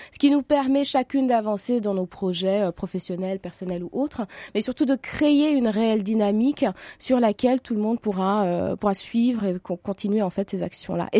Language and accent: French; Senegal; now in France; moi, je suis née au Sénégal, où j'ai grandi avant de venir en France.